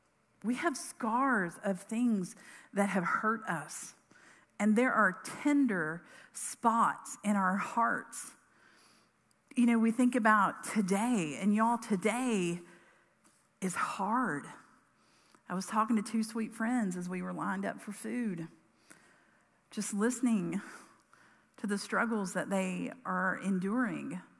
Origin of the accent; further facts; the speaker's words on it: Karns, Tennessee, United States; I grew up in Carnes, like Carnes, like back when it was just farmland on Emory Road and not subdivisions every 10 feet. And more than that, my mom grew up in Carnes and my grandparents grew up in Carnes.